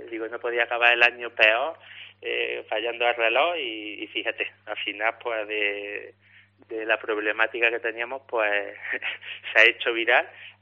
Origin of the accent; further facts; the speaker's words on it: Luque, Andalusia, Spain; además súper agradecido que esté sonando el nombre de mi pueblo, Luque, que esté sonando por todos lados.